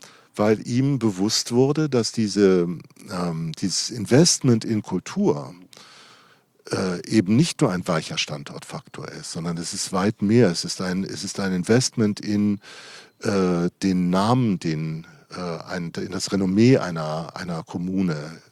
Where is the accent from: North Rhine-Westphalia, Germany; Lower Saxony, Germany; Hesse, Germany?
Hesse, Germany; Darmstadt; ich komme aus Darmstadt, das ist eine Stadt 30 Kilometer südlich von Frankfurt.